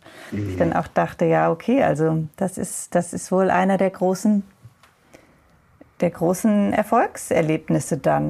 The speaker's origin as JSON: {"language": "German", "town": "Offenburg", "region": "Baden-Württemberg", "country": "Germany", "said": "ich komme ursprünglich aus Offenburg"}